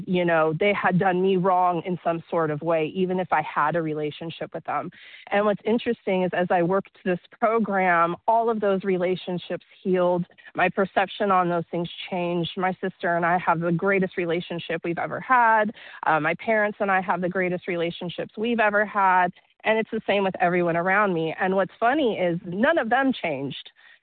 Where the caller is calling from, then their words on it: Lodi, California, United States; I'm calling from Lodi, California.